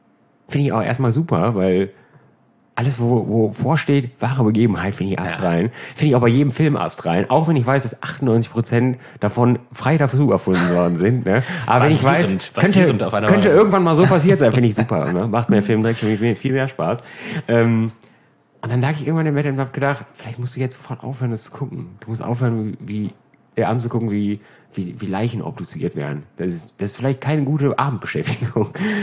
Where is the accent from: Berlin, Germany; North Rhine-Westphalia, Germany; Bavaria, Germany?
North Rhine-Westphalia, Germany; Norf; Ich komme aus Norf, tatsächlich.